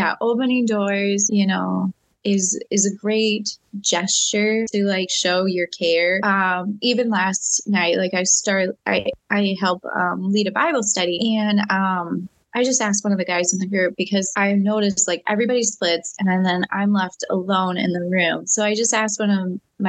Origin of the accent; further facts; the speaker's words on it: Nebraska, United States; because I grew up in Western Nebraska. And so sometimes, like, we want to be like tough girls, you know, like tough country girls.